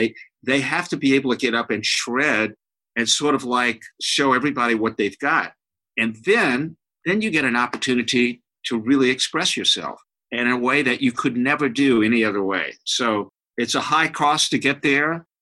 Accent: Natchez, Mississippi, United States; I mean, I grew up in Natchez, Mississippi. I spent every weekend I could get to New Orleans in New Orleans.

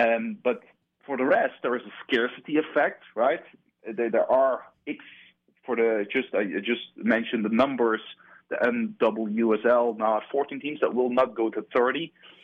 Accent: Netherlands; born and raised in the Netherlands, as I mentioned, an entrepreneur, built a couple businesses

